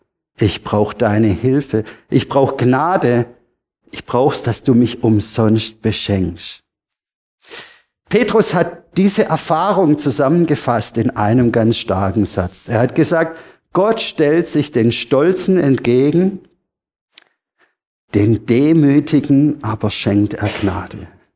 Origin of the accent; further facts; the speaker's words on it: Baden-Württemberg, Germany; Wisst ihr, ich bin Schwabe, ich weiß, wovon wir reden. Wir Schwaben